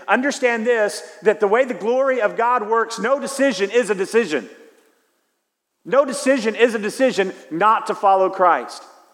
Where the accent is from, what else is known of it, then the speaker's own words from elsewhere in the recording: Houston, Texas, United States; And I was from Houston, and I remember going and thinking, "Wow, unbelievable."